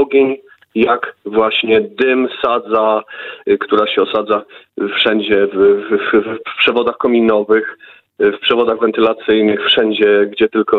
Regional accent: Świdnik, Lublin Voivodeship, Poland; bo jesteśmy Świdniczanami z urodzenia

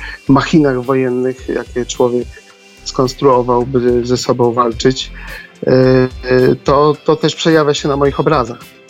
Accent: Subcarpathian Voivodeship, Poland; tylko jest bardziej regionalistą z kolei z Podkarpacia, skąd pochodzę

